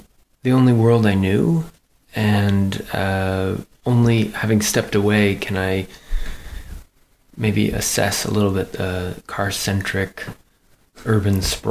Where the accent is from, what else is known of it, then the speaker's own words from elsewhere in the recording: Los Angeles, California, United States; moved away as an adult; also born or lived in Washington, D.C. / Edinburgh / Manchester; now in Huddersfield, United Kingdom; I grew up in Los Angeles originally, so I'm a little ways from where I grew up originally